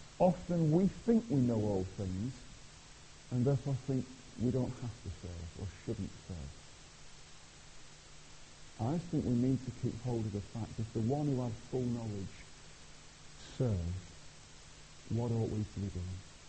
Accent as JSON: {"language": "English", "town": "Blackburn", "region": "North West England", "country": "United Kingdom", "moved": "yes", "said": "I came from Blackburn in Lancashire. I moved down here about 12 years ago, and you're probably trying to think, where's this strange accent from? It's from Lancashire."}